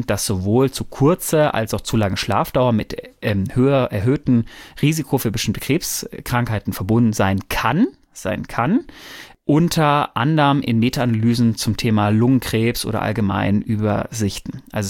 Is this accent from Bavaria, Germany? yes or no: yes; Bavaria, Germany; Aufgewachsen, und ich bin in Bayern aufgewachsen